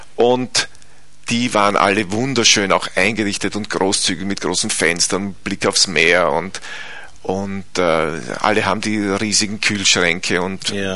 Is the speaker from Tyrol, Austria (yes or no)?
no; Carinthia, Austria; ich bin in Kärnten aufgewachsen und bin auch immer wieder hingefahren und verbringe auch sehr viele meiner Urlaube in Kärnten.